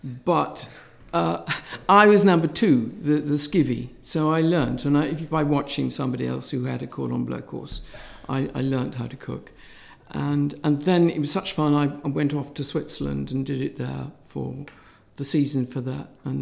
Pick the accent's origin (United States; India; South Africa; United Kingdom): United Kingdom; South West England; Well, I'm not a northerner by birth. I was brought up in Somerset.